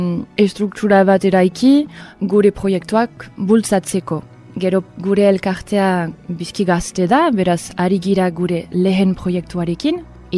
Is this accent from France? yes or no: yes; Helete, Nouvelle-Aquitaine, France; also born or lived in England; heletakoa naiz, Inglaterrakoa sortzez, baina heletan hasi naiz.